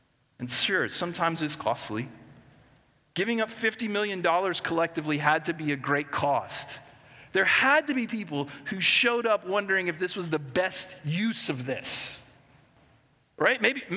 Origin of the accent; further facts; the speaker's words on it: Midwest, United States; I grew up in the Midwest. I lived there for a long time, and our states were often referred to as flyover states.